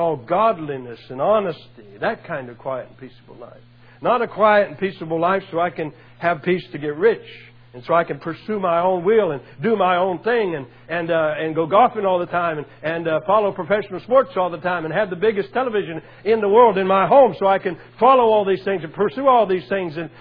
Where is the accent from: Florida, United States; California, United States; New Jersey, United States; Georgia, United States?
Florida, United States; I'm from Florida, the land of the snowbirds, they call them.